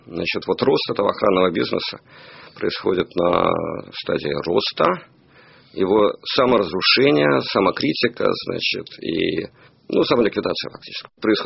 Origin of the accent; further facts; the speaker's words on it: Saint Petersburg, Russia; вот я сейчас по Москве гуляю, я же не москвич, я из Питера